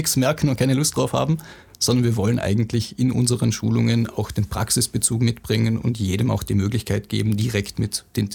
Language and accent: German; Dornbirn, Vorarlberg, Austria; Ich komme aus Dornbirn